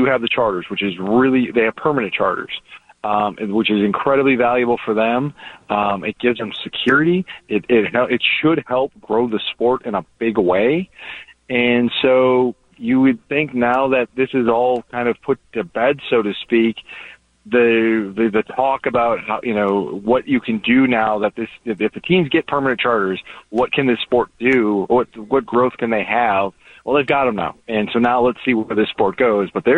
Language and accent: English; Minnesota, United States; love my home state, miss it, and have a great holiday season.